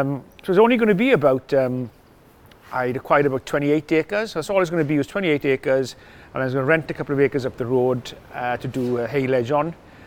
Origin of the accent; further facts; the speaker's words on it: Mynyddcerrig, Wales, United Kingdom; where I was brought up in Mynecerri